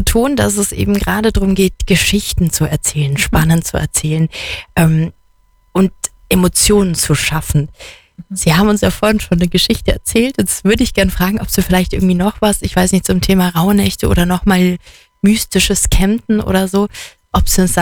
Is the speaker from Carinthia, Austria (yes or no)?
yes; Carinthia, Austria; also ich bin gebürtige Kärntnerin